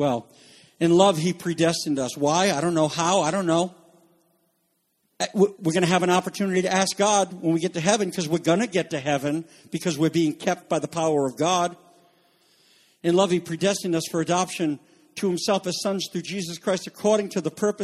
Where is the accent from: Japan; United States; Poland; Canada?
Canada; I'm French Canadian. If anybody should go to heaven, it's French Canadians.